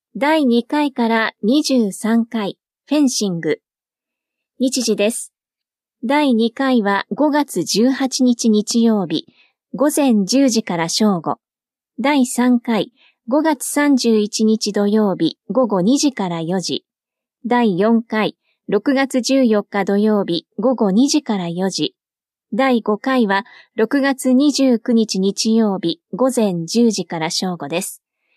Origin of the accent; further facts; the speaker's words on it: Taito, Tokyo, Japan; 生まれ育った台東区に金メダルを持ち帰ることができました。